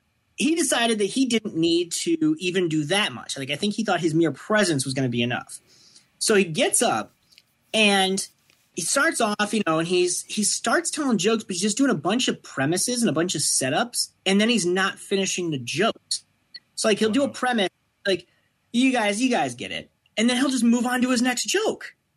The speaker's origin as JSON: {"language": "English", "region": "Michigan", "country": "United States", "said": "but you know, I was from Michigan."}